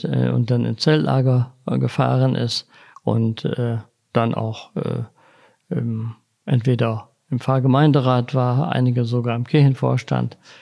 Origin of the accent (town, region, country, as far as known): Lower Saxony, Germany